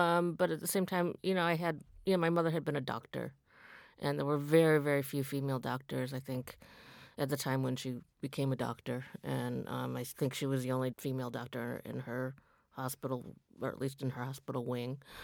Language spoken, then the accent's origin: English; Michigan, United States; I grew up in Michigan. I grew up in the suburbs of Michigan.